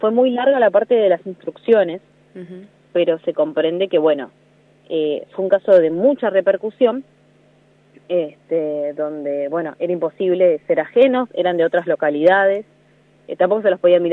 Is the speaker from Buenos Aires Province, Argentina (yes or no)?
no; Cipolletti, Río Negro, Argentina; si bien estoy hoy trabajando en la provincia de la ciudad, yo soy nacida y criada en Cipolletti, una ciudad con muchísimos feminicidios.